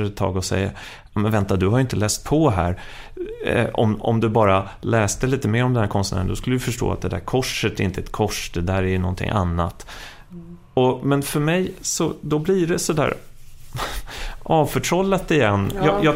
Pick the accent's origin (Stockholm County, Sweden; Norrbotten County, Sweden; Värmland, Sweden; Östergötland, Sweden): Stockholm County, Sweden; Stockholm; Jag är från Stockholm